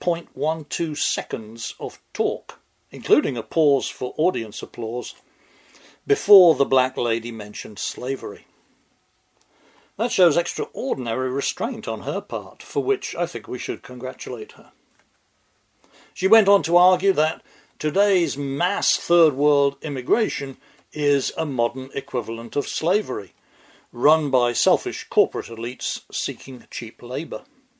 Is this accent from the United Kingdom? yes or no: yes; England, United Kingdom; moved away as an adult; now in United States; 30 years ago, in October 1985, I came to the USA from England on an H-1 guest worker visa.